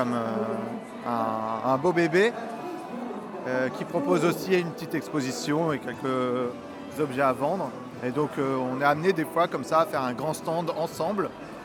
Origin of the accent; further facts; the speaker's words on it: Tours, Centre-Val de Loire, France; Moi, pour ma part, je viens de Tours.